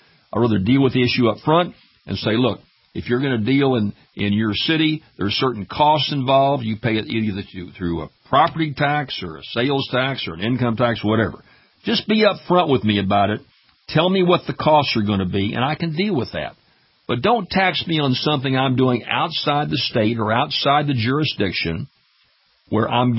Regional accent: Louisiana, United States; We've had this fight here in my home state of Louisiana where vouchers have come in and all these changes, teachers' accountability.

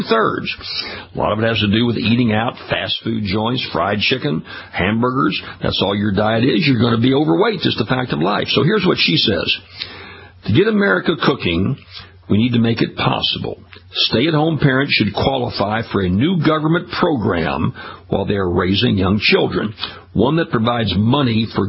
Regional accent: Ferriday, Louisiana, United States; I wonder how many billionaires there are in my hometown of Faraday, Louisiana. I haven't checked recently. I left Faraday a few years back.

